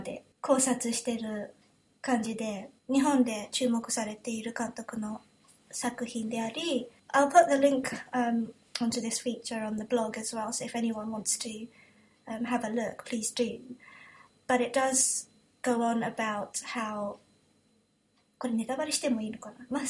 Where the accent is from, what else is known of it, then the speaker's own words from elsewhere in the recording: England, United Kingdom; also born or lived in Japan; このポッドキャストは日本生まれイギリス育ちの私たちがロンドンからお送りする日本語とイギリス英語のごちゃ混ぜ双子トークです。